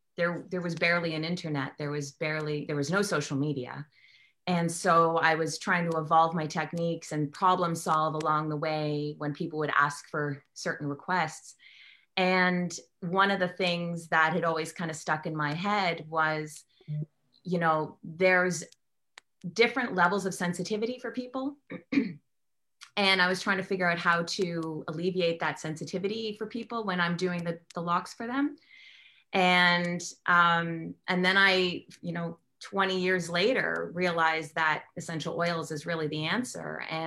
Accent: Toronto, Ontario, Canada; I'm from Toronto, Canada

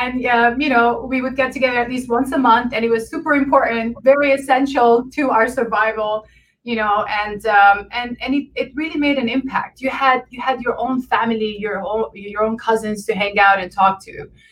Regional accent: Beirut, Beirut Governorate, Lebanon; So I was born in Beirut, Lebanon. My Armenian ancestors survived the Armenian genocide in the 20th century, and they settled there. Growing up in Lebanon was pretty difficult

